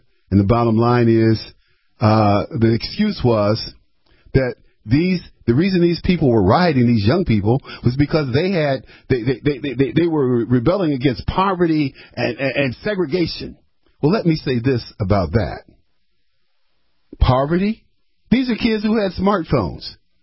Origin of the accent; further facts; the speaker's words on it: Detroit, Michigan, United States; also born or lived in Pontiac; I grew up in Detroit. I'm from the Detroit area. I was born in Receiving Hospital, for those of you.